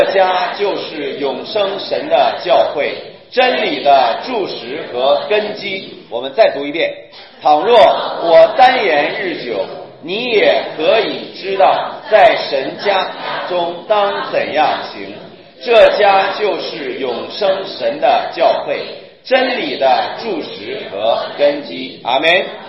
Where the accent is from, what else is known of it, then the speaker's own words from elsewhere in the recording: China; 其实呢，我们中国人呢都是用情感建立的国家，知道吗？